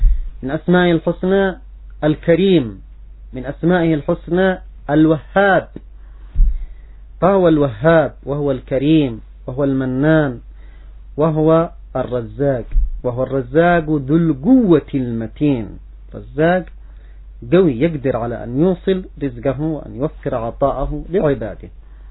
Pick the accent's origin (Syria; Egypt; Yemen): Yemen; عندنا في اليمن كذلك تتسع بلدنا، يتسع لأعداد هائلة جدا